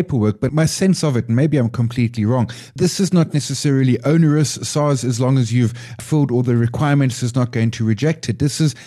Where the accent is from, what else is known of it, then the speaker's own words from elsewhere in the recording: South Africa; As a South African taxpayer at this point in time, I have offshore limits.